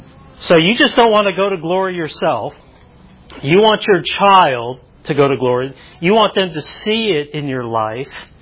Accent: Texas, United States; Hey, I grew up in West Texas. Okay, I grew up in West Texas.

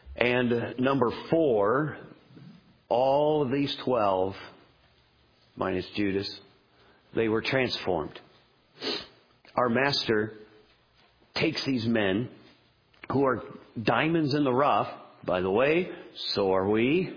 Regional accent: Taylorville, Illinois, United States; Even though we're from Taylorville, He could use someone here to change the world.

